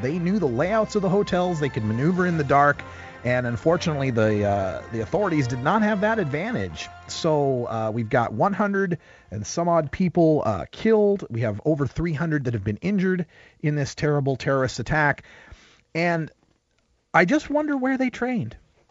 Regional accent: Oregon, United States; Jeff Merkley from my home state here in Oregon

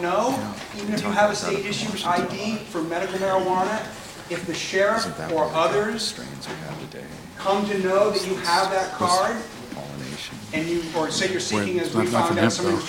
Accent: Cape Cod, Massachusetts, United States; Where I grew up on Cape Cod, that's the end of your economic existence.

